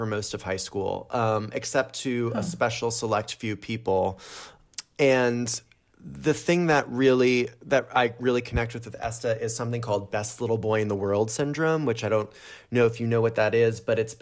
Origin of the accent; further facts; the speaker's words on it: Florida, United States; You know, I grew up in Florida in the public school system there.